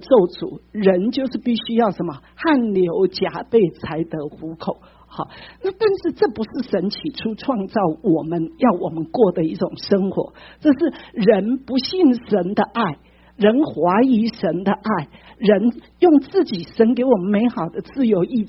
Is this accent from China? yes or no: no; Taiwan; 像我们台湾我们中国人有什么中秋节啊